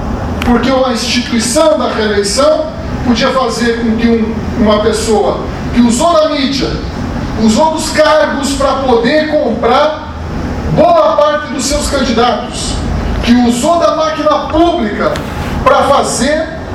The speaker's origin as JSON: {"language": "Portuguese", "region": "Paraná", "country": "Brazil", "said": "Eu me coloco no lugar, como paranaense"}